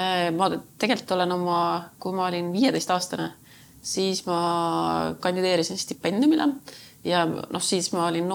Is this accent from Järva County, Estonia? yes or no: no; Saare County, Estonia; ma olen Saaremalt, et ma olen Saarelt ja siis see peale, et see on Eestis. et ikkagi ütleme see, et minu identiteet või see, kes ma olen, on ikkagi väga palju seotud Saaremaga.